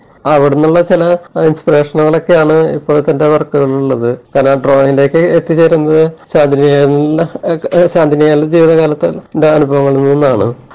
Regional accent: Velur, Kerala, India; ഞാൻ കേരളത്തിലെ തൃശ്ശൂർ ജില്ലയിലെ വേലൂർ സ്ഥലത്താണ് ഞാൻ ജനിച്ചത്. ഞാൻ പഠിച്ചത് വേലൂർ ഹൈസ്കൂളിലാണ്.

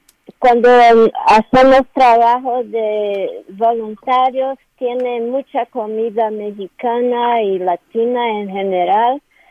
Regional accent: Brazil; first language Portuguese; Spanish is a second language; soy brasileña. Naturalmente hablo portugués, pero aprendí un poquito de español aquí

